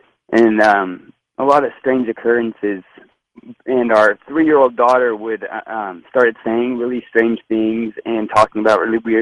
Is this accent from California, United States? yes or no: yes; Petaluma, California, United States; now in Clear Lake, United States; So I grew up in Petaluma, California, and I have a girlfriend of 14 years now.